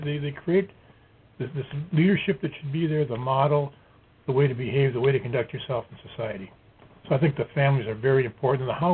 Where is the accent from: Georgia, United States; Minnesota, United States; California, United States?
Minnesota, United States; Minneapolis; When I grew up in North Minneapolis, I'll tell you, cops that worked those areas, we knew them.